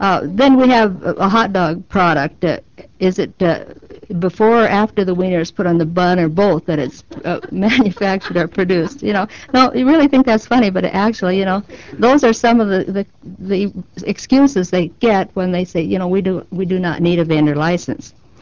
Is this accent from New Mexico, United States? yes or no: no; Sturgis, South Dakota, United States; So I'd like to tell you about what happens in my hometown of Sturgis, which hosts probably the largest tourism event in South Dakota.